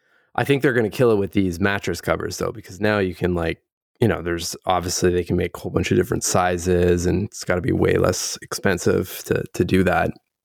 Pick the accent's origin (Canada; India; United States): Canada; I know I'm Canadian, but I feel like that sounds off.